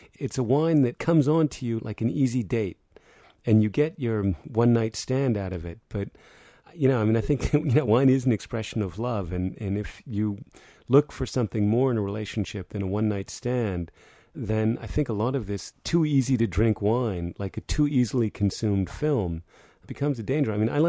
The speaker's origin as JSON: {"language": "English", "country": "United States", "said": "I'm an American, and I grew up all over the world because my dad was a journalist."}